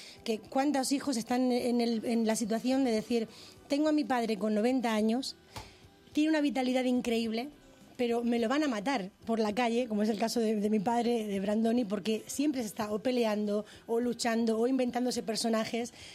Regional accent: Spain; quería verme muy argentina, ya me conocía como española

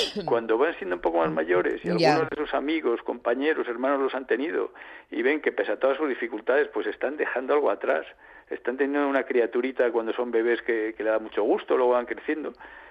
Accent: Asturias, Spain; born there; Yo soy de Asturias de nacimiento, bueno, Asturias... es de llorar, vamos, ya el... Mire, yo nací en Asturias en 1960.

